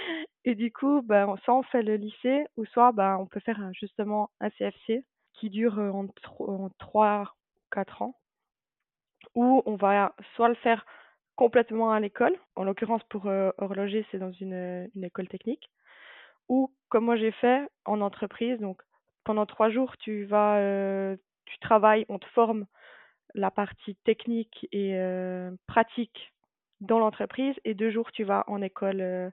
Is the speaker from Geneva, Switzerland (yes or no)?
no; Neuchâtel, Switzerland; je viens de, ben justement du Val de Travers, pas exactement Neuchâtel. C'est le canton de Neuchâtel, mais c'est le Val de Travers.